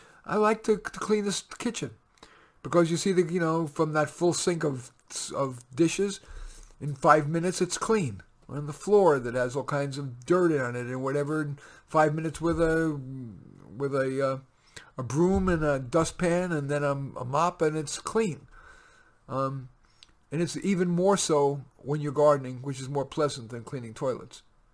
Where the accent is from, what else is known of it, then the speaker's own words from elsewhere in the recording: Flushing, New York, United States; also born or lived in Bronx; I was born in the Bronx, grew up in Flushing, Queens, an urban New York Jewish kid, and yet I really love gardening.